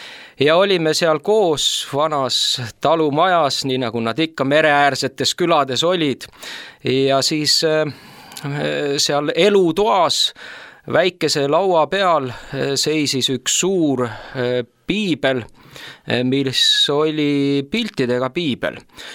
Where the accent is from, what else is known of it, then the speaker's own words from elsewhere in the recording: Sutu, Saare County, Estonia; pärit olen ma siis Saaremaalt üles kasvanud Sutu külas Pihtla vallas sellel ajal.